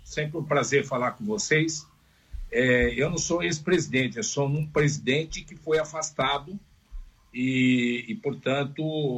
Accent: São Paulo, Brazil; sou de São Paulo, mas sou santista tanto quanto eles

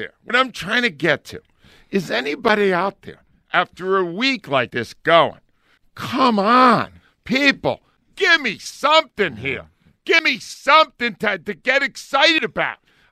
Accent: United States; I'm an American in crisis, and I think you should be too.

